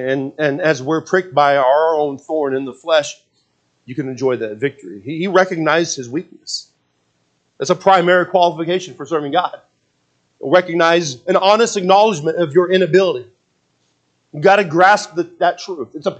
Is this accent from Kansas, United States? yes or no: yes; Leavenworth, Kansas, United States; I mean, I know we're from Leavenworth, Kansas, so let's try it again.